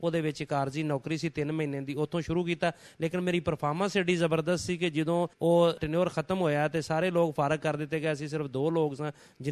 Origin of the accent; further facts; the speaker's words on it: Lahore, Punjab, Pakistan; ਇਹਦੇ ਕੋਈ ਸ਼ੱਕ ਨਹੀਂ ਜੀ ਕਿ ਅਸੀਂ ਲਾਹੌਰੀ ਹਾਂ, ਲੇਕਿਨ ਲਾਹੌਰ ਦਾ ਜਿਹੜਾ ਅਸਰ ਰੰਗ ਹੈ ਨਾ ਉਹ ਸਾਡੇ 'ਤੇ ਨਹੀਂ ਚੜਿਆ, ਕਿਉਂਕਿ ਅਸੀਂ ਲਾਹੌਰ ਦੀ ਇੱਕ ਪਸਮਾਨਦਾ ਇਲਾਕੇ 'ਚ ਨਵਾਹੀ ਇਲਾਕੇ 'ਚ ਰਹਿੰਦੇ ਸਾਂ ਅਤੇ ਉਹ ਇੱਕ ਪੇਂਡੂ ਬੈਕਗਰਾਊਂਡ ਜਿਹੜਾ ਆ ਉਹ ਹੀ ਜ਼ਿਆਦਾ ਡੋਮੀਨੇਟ ਕਰਦਾ ਆ।